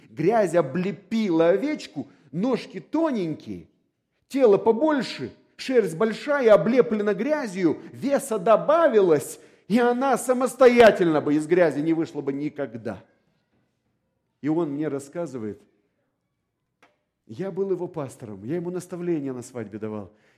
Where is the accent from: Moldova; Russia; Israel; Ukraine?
Moldova; Chișinău; Я вырос в Кишиневе. Дитя городских кварталов, вы понимаете меня?